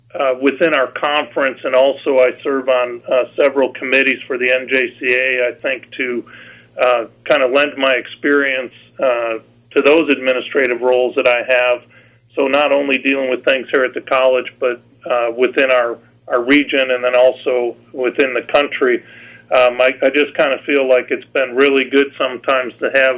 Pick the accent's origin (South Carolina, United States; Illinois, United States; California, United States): Illinois, United States; Chicago; now in North Iowa, United States; Never in my life would I thought that my happily ever after would end up in North Iowa growing up in Chicago, but boy, we feel really blessed to have made our home here for many years.